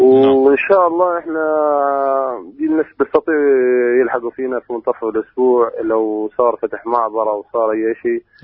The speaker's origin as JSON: {"language": "Arabic", "town": "Gaza", "region": "Gaza Strip", "country": "Palestine", "said": "فتره انقطاع عن الطار عندنا في غزه"}